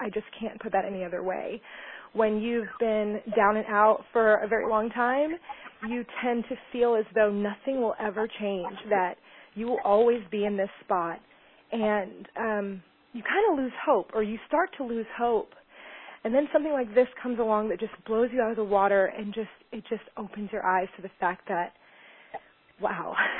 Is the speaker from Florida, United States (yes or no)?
yes; Orlando, Florida, United States; now in Dallas, United States; We're from Dallas, Texas, originally from Orlando, Florida. We now live in Dallas.